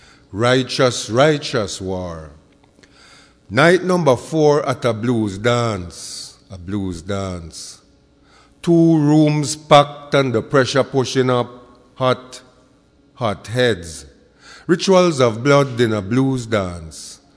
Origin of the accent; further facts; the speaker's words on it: London, United Kingdom; Now, as a youngster growing up in London, I was very fortunate in having as my mentors 2 remarkable West Indian men.